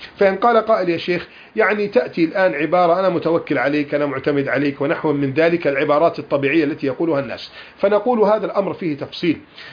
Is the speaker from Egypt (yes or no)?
yes; Egypt